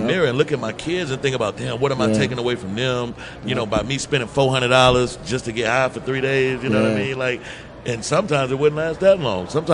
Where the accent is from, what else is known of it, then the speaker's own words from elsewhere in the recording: Mississippi, United States; moved away; Even growing up in Mississippi where I grew up an hour away from New Orleans. It was an epidemic in New Orleans in the 90s when I left.